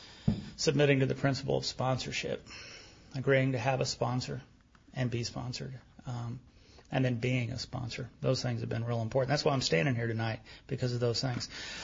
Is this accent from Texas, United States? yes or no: yes; Dallas, Texas, United States; I'm from Lake Highlands, right? I mean, I'd never seen anything like that before in my life.